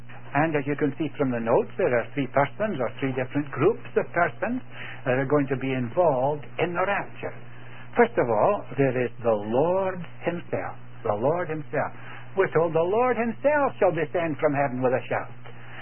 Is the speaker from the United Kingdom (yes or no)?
yes; Scotland, United Kingdom; I was brought up in Scotland as a young lad